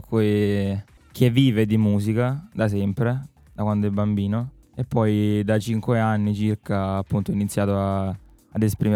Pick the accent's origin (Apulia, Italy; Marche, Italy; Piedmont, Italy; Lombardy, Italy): Apulia, Italy; Maruggio; Io sono di Maruggio e parlo di Campomarino di Maruggio.